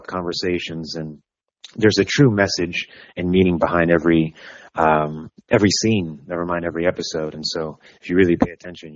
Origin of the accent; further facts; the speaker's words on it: New Bedford, Massachusetts, United States; So I'm from New Bedford, Massachusetts. Shout out to my new Beigers.